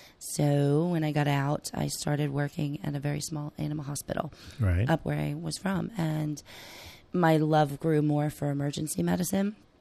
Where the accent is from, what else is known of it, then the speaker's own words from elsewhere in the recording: Reading, Pennsylvania, United States; I'm from outside of Reading, Pennsylvania.